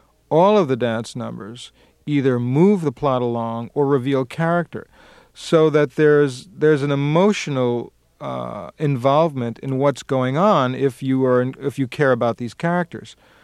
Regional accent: Queens, New York, United States; And I grew up in Queens.

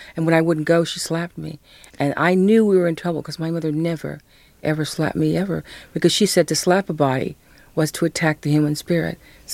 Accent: United States; I am an American.

